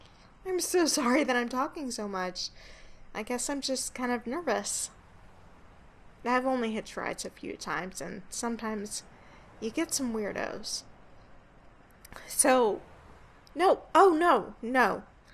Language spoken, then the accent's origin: English; Alabama, United States; now in Nashville, United States; I'm from Alabama originally. I've been in Nashville for 2 years, trying to do the whole music thing.